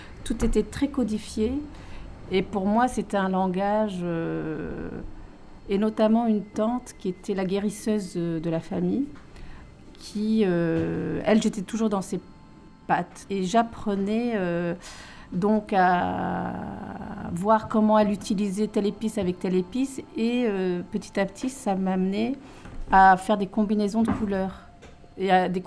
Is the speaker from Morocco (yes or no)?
yes; Morocco; born there; Je suis née au Maroc